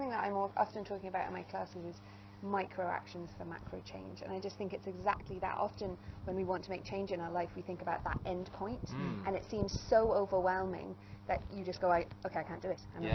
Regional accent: England, United Kingdom; also born or lived in Asia; now in Ireland; And I was brought up in England and then in Asia and various different places. And then I moved here when I was about 21

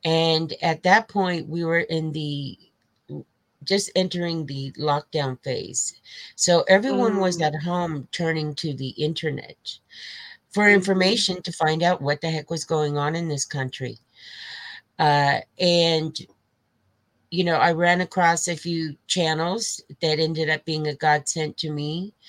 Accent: Colorado, United States; He brought me back home to my hometown in Colorado, in the state of Colorado, where I'm born and raised.

